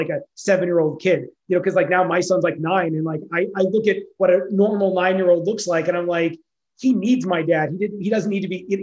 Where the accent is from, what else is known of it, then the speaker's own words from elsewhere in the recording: California, United States; I joke around the fact that I'm from the Bay Area. I grew up